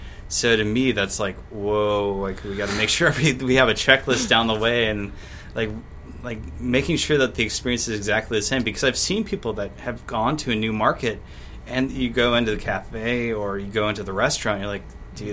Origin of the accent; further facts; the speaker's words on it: Sheboygan, Wisconsin, United States; I grew up in Sheboygan, Wisconsin, where we like to have everything being exactly the same.